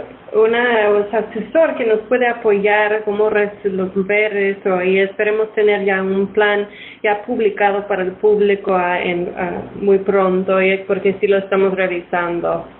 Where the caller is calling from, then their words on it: Richmond, United States; de Richmond.